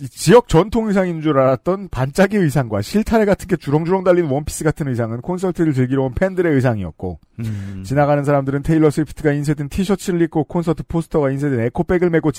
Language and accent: Korean; South Korea; 어디서 왔냐라고 물어보셨고 한국이라고 답하니